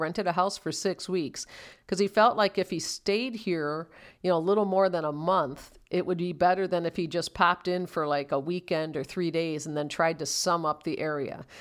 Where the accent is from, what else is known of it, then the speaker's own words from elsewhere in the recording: Kenosha, Wisconsin, United States; This is Kenosha. This is my hometown where I live now and write about for the hometown newspaper.